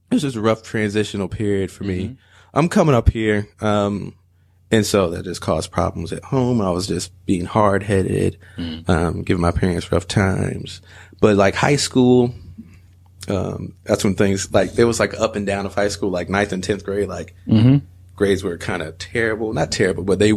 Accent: North Carolina, United States; And then we went to North Carolina and I grew up in North Carolina, you know, with my dad being a pastor.

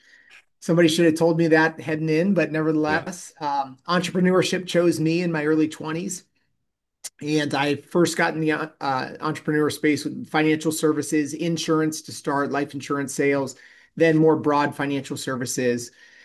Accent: Canton, Ohio, United States; So born and raised in Canton, Ohio.

